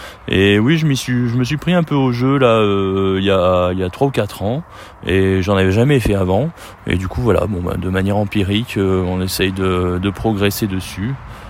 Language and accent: French; Grenoble, Auvergne-Rhône-Alpes, France; born there; Alors, toute ma famille est de la Seine-sur-Mer, à côté de Toulon. Et puis moi, je suis né à Grenoble, donc j'ai les deux côtés, côté dauphinois et puis côté provençal.